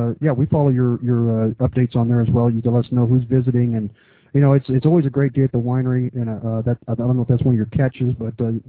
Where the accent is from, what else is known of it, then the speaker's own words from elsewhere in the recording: Texas, United States; born there; Well, I was born in Texas, but I'm Italian.